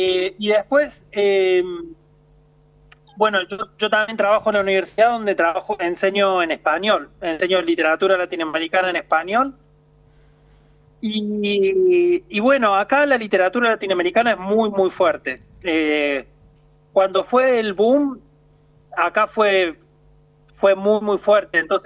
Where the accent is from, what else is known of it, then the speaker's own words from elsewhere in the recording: Pilar, Córdoba, Argentina; now in China; De un pueblo que se llama Pilar, muy cerquita de Córdoba.